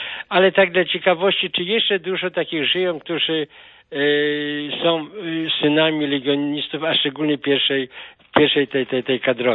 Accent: Szczecin, West Pomeranian Voivodeship, Poland; Jestem ze Szczecina

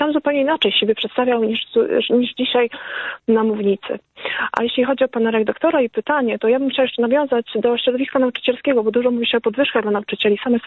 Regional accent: Pomeranian Voivodeship, Poland; Jestem też Kaszubką

